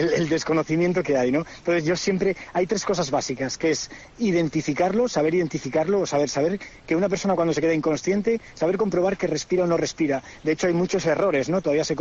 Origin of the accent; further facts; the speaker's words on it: Santander, Cantabria, Spain; moved away as an adult; now in San Pedro del Pinatar, Spain; yo soy de Santander. Yo estuve hasta los 22 años en Santander, pero luego por cuestiones de la vida pues me vine hacia la zona de Murcia y aquí ya me instalé, aquí estudié, aquí me quedé y aquí trabajo en el Servicio de Emergencias y Protección Civil del Ayuntamiento de San Pedro del Pinatar.